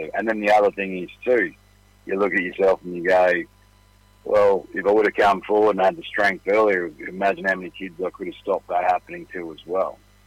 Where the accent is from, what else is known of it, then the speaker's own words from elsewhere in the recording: Australia; I'm not a liberal or anything like that. I'm just an Aussie bloke, but the shit's gone wrong in my life.